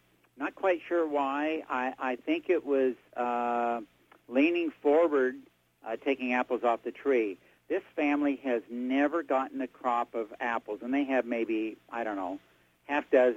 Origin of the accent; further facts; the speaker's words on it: Pacific Northwest, United States; Well, I was raised in Pacific Northwest without the stories out there.